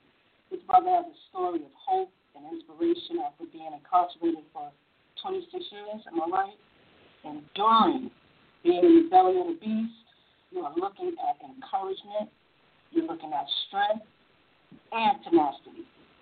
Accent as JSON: {"language": "English", "town": "Queens", "region": "New York", "country": "United States", "said": "Yeah, I can relate to that because I'm also from South Jamaica, Queens, and it's not it wasn't easy, you know, in our time."}